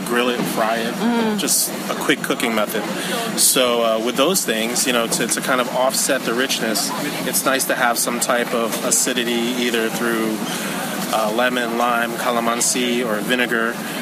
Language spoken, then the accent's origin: English; New York, United States; born there; I was born here in New York. My mom's from the Philippines, and my dad's from Thailand.